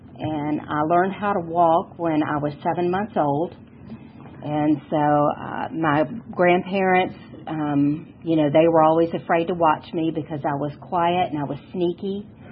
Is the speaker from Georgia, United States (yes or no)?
yes; Hapeville, Georgia, United States; But I grew up in Hapeville, right outside of the airport, that area.